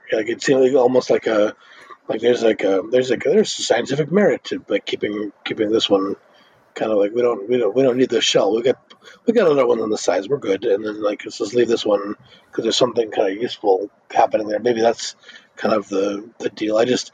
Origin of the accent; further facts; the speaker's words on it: Prescott, Arizona, United States; growing up in Prescott, where sort of like, it's like sometimes it's insular small town bullshit